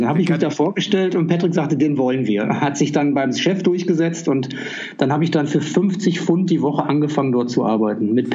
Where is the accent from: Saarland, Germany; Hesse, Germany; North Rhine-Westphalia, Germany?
North Rhine-Westphalia, Germany; Da zu der Zeit war die britische Armee noch bei uns im Münsterland.